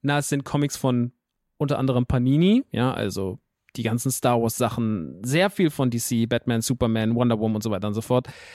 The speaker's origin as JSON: {"language": "German", "town": "Rodgau", "region": "Hesse", "country": "Germany", "said": "Nerdy Turdy World in Rottgau-Jügesheim, meiner alten Heimat."}